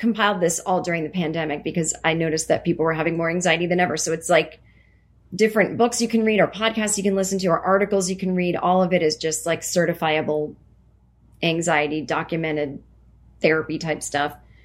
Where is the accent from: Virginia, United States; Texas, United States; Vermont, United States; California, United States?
Vermont, United States; I grew up in Vermont, so even though I lived in this other state for almost 6 years, running into celebrities still really not on my radar.